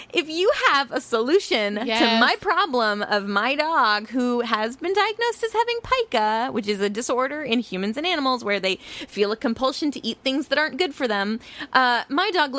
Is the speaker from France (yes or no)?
yes; France; accent: French; if I'm just talking like this with my French accent, it's fine.